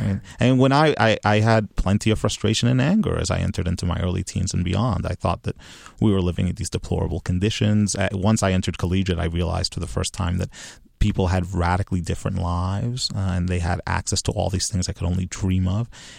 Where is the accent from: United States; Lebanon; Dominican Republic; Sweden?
Dominican Republic; why is it that my home country receives scant attention in historical texts, in English historical texts? So now I spend a fair bit of time thinking about the Dominican Republic